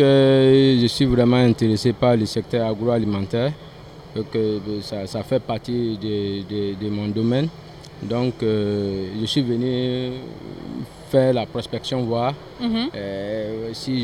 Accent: Burkina Faso; beaucoup de l'engouement chez nous au Burkina Faso.

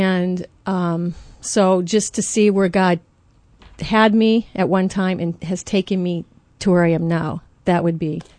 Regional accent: Michigan, United States; also born or lived in California; Well, actually, we grew up in many places. Every 6 months, we moved from Michigan to California, usually.

